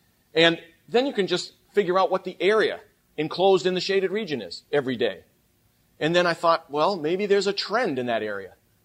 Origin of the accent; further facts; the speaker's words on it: New England, United States; I mean, I grew up in New England.